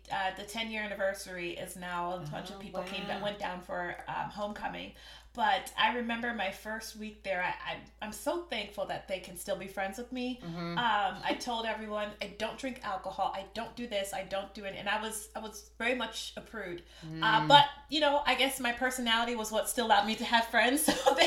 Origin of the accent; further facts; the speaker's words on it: Maryland, United States; now in Washington, D.C., United States; Yes. Well, I'm a DMVer. I'm a Maryland girl, born in D.C.